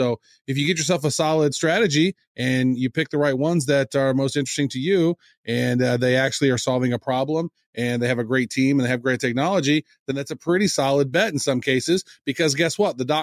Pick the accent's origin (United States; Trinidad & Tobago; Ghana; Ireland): United States; Butler, Missouri; I grew up in a town, Butler, Missouri, about 4,100 people in that town.